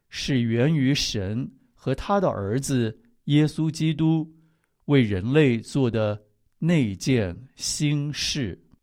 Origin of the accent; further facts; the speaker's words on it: China; 因为这个时代是我们中国人信耶稣传福音的开始了。